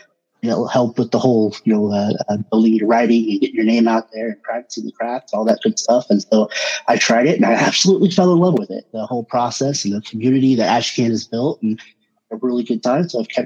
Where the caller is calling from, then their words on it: Oklahoma, United States; Oklahoma, Bonita.